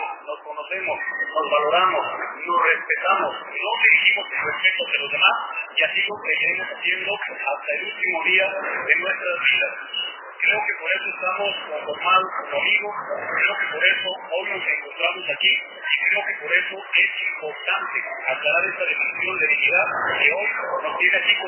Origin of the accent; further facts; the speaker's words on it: Guadalupe, Mexico; Hoy me presento como un ciudadano más, como lo que somos todos, de Guadalupe, crecido ahí, donde desarrollé mi primaria, mi secundaria, mi preparatoria, en la universidad, en la UAM, que era lo que en ese momento existía.